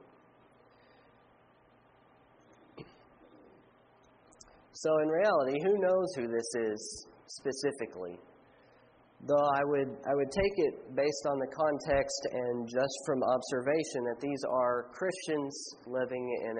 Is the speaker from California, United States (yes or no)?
no; Indiana, United States; born there; now in Kentucky, United States; I was born in Indiana, and so I'm here in Kentucky, so I'm kind of out of place of the place that I was born.